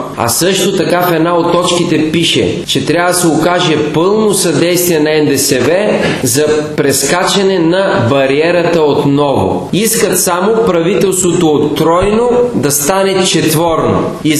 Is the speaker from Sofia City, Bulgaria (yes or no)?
no; Blagoevgrad, Blagoevgrad Province, Bulgaria; а дойде при мен, в моя роден край Благоевград